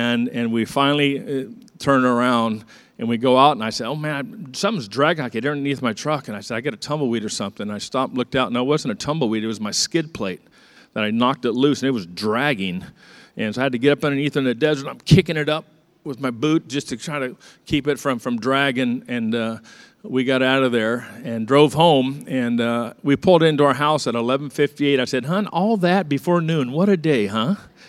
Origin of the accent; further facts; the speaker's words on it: California, United States; And I didn't badmouth California because I'm from California.